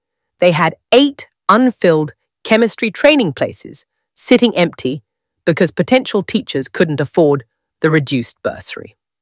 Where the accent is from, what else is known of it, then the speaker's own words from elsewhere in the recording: Portsmouth, South East England, United Kingdom; now in Gosport, United Kingdom; I grew up in Portsmouth, but moved to Gosport after graduating from Southampton with a chemistry degree.